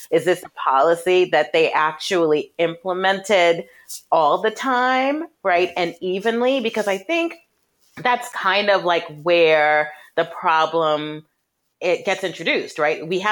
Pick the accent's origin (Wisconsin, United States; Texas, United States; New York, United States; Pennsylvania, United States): New York, United States; I mean, growing up in New York, like, you could never just go in a place and sit down.